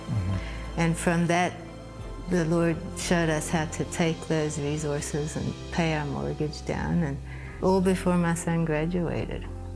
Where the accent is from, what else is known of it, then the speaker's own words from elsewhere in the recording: South Africa; moved away as an adult; now in Canada; He's Canadian, and I'm South African. And we had moved back to South Africa for a couple of years.